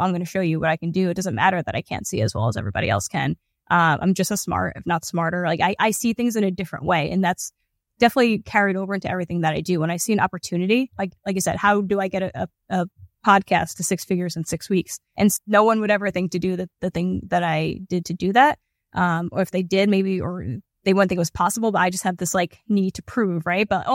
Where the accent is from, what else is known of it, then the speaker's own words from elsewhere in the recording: Newark, New Jersey, United States; I grew up in Newark. Like my parents are cops.